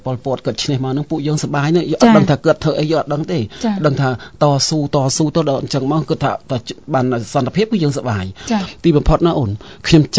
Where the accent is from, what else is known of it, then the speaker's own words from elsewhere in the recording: Thma Koul, Battambang, Cambodia; ខ្ញុំកើតនៅនឹងបាត់ដំបងតែម្ដង